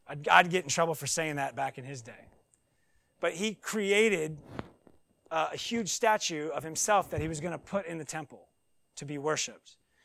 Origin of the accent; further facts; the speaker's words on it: Seattle, Washington, United States; Growing up in Seattle, we would sometimes go to Mount Rainier.